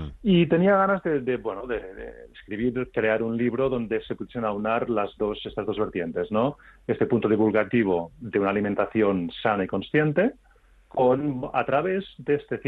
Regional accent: Catalonia, Spain; Mis padres, yo soy de la Costa Brava, mis padres tenían aquí un restaurante en la Costa Brava durante más de 50 años.

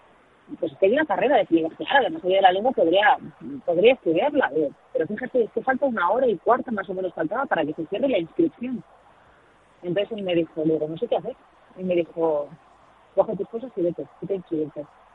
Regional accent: Santurce, Basque Country, Spain; Yo voy mucho a mi pueblo, siempre que puedo me estaba Santurce

